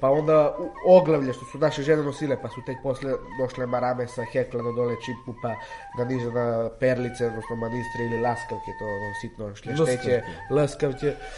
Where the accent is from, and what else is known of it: Svrljig, Southern and Eastern Serbia, Serbia; born or raised there